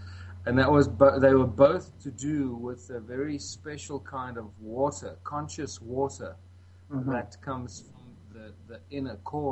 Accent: Waterval-Boven, Mpumalanga, South Africa; I was coming back from Cape Town to Johannesburg and then on to my hometown, my little one-horse town of Waterval-Boven, mm-hmm.

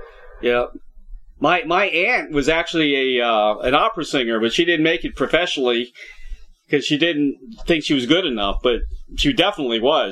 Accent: Washington, District of Columbia, United States; Marvin's from D.C., my hometown.

